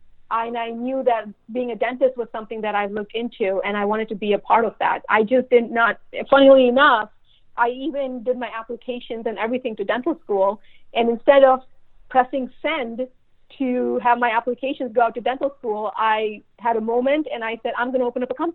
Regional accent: U.S. Virgin Islands; I grew up in the American paradise. My childhood was eating mangoes off of mango trees and hanging out at the pool. And, you know, like, that was my childhood. And that's still home. I still get to go home to that.

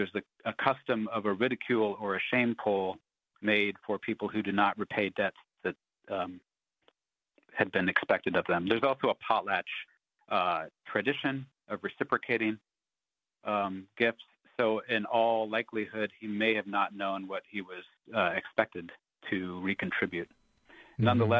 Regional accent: Saxman, Alaska, United States; I grew up carving in Saxman, Alaska, with my father

